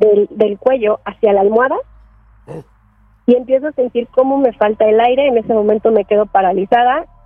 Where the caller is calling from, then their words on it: Mexico City, Mexico; de la Ciudad de México y les tengo una historia